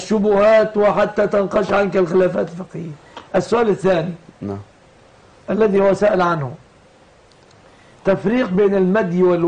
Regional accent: Egypt; وأسأل الله أن يحفظ بلادنا مصر آمنة مطمئنة

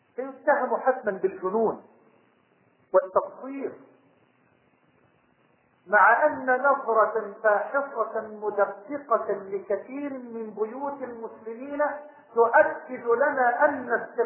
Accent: Egypt; اللهم اني اسألك ان تجعل بلدنا مصر واحة للامن والامان

